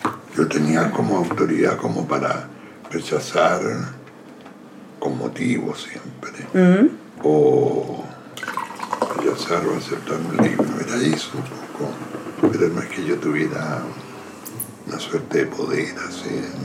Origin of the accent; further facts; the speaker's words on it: Chile; moved away; yo aparecía como subdirector chileno. Eso no les gustó a los nuevos propietarios. Entonces informaron que si yo estaba cuando ellos se hacían cargo, me iban a echar, porque no querían ningún chileno.